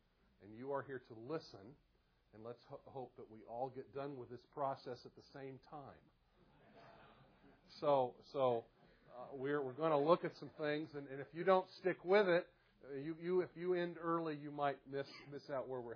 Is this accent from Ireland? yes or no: no; Greenville, United States; I come from Greenville.